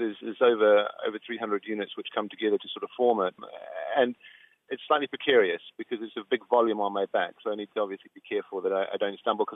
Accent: South Island, New Zealand; moved away as an adult; growing up in the South Island

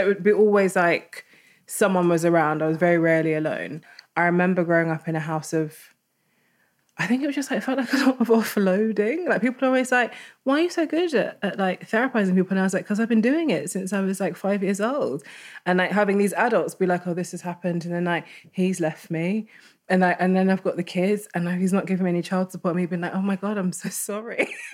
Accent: Jamaica; It's funny, we're from Jamaica, but she didn't cook a lot of Jamaican food

